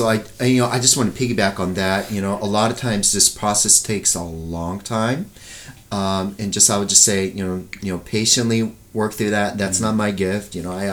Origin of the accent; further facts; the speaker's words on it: Japan; like I grew up in Japan, the only pastor I knew was the lead pastor